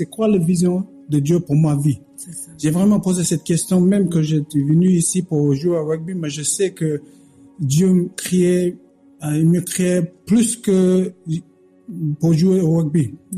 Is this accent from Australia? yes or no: yes; Australia; French is a second language; moved away as an adult; now in France; Je viens d'Australie et je suis venu en France pour jouer professionnel.